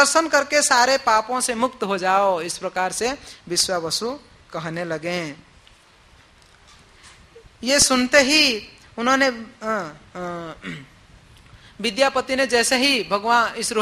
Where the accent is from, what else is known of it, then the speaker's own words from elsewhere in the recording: Odisha, India; हमारे उड़ीसा मतलब मैं उड़ीसा से हूँ इसलिए हमारा उड़ीसा कह दिया गलती से